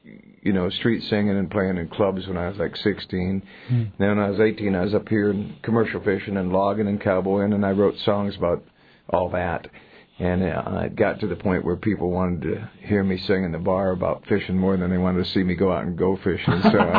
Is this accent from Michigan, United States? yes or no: no; Alaska, United States; I'm from the Kenai Peninsula.